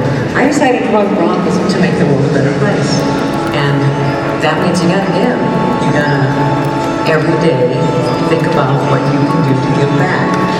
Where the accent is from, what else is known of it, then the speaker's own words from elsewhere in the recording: Big Rock, Iowa, United States; I'm from Big Rock, Iowa.